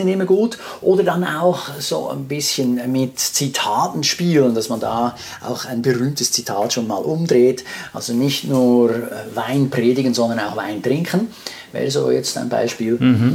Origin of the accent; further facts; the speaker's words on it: Switzerland; ein Apero, wie wir es bei uns in der Schweiz nennen